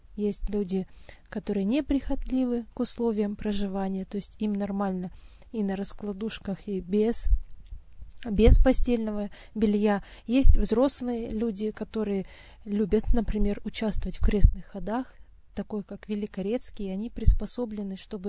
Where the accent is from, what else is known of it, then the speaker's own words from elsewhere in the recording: Yekaterinburg, Sverdlovsk Oblast, Russia; Например, я из Екатеринбурга.